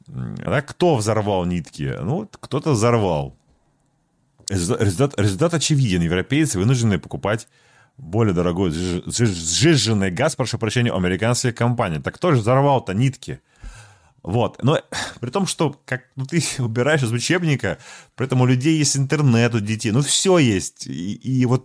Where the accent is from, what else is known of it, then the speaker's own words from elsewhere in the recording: Saint Petersburg, Russia; мы оба петербуржцы, но из разных поколений.